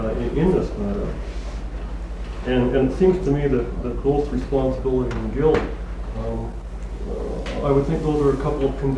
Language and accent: English; Canada; now in United States; Well, I'm not a citizen of the United States, I'm a Canadian